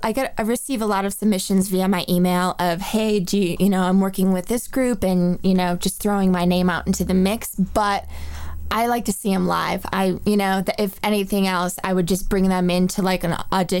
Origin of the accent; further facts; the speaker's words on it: Detroit, Michigan, United States; I am from Detroit, Michigan, and I grew up being a competition dancer.